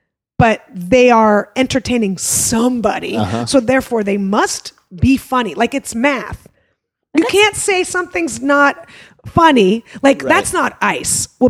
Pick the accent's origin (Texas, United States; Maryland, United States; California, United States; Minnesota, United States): California, United States; San Francisco; but remember when I grew up in San Francisco, it was different.